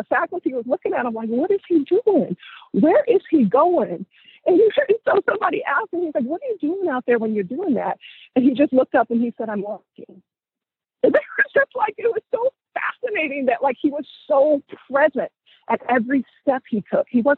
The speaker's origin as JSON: {"language": "English", "town": "Wichita", "region": "Kansas", "country": "United States", "said": "Listen, I'm from Wichita. You know, I don't know how to speak that."}